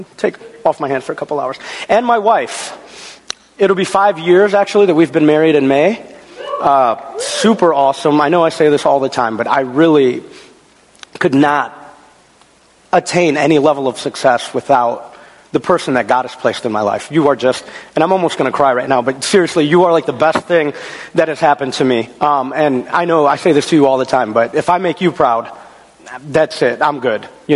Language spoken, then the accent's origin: English; Wisconsin, United States; I must now turn my attention to the great state of Wisconsin, my home state, the great state.